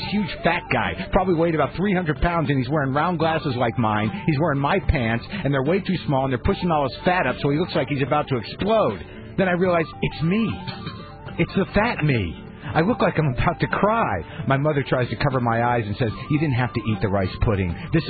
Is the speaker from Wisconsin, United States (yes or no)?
no; New Mexico, United States; All right, that's enough, I say. Take it easy. I'm from New Mexico here.